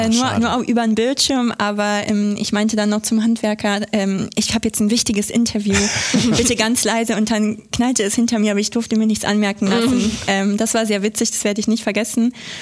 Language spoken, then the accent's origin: German; Sardinia, Italy; German is a second language; Ja, genau. Ich komme ja aus Sardinien.